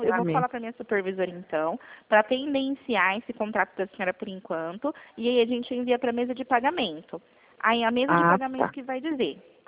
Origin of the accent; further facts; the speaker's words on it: Presidente Prudente, São Paulo, Brazil; also born or lived in Cerqueira César / Avaré; Eu nasci em Cerqueira César e morei em Avaré desde que eu nasci até os meus 7 anos. Aí os meus pais se separaram, a família da minha mãe era toda daqui de Presidente Prudente. E aí a gente veio pra cá, pra Prudente